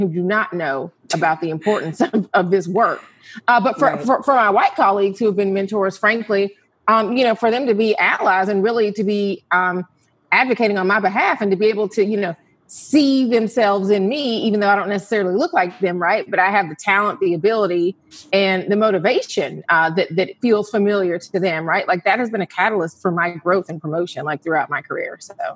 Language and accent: English; Atlanta, Georgia, United States; And so I was doing that job in Atlanta, my hometown, and writing for a national audience about issues of race